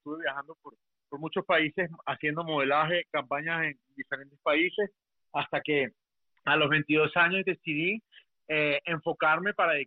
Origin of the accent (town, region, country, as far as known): Caracas, Capital District, Venezuela; born or raised there